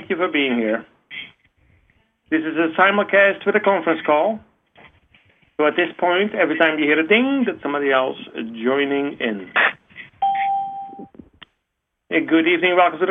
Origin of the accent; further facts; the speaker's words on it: Netherlands; I'm from Holland.